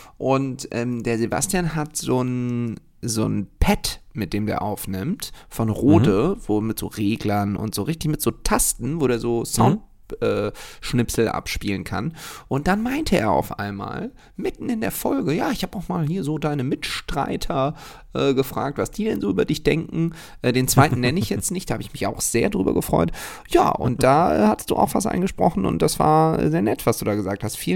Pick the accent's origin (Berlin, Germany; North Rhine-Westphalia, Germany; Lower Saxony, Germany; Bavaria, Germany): North Rhine-Westphalia, Germany; Düsseldorf; Ich bin ja Düsseldorfer und bla, bla, bla.